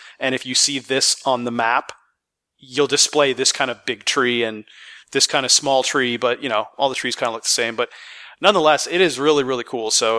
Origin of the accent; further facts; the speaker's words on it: Canada; first thing I do is I, you know, do a flyover of my hometown up in Canada.